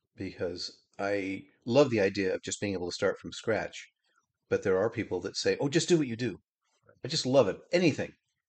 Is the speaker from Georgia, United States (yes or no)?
no; Portland, Oregon, United States; I was born and raised here in Portland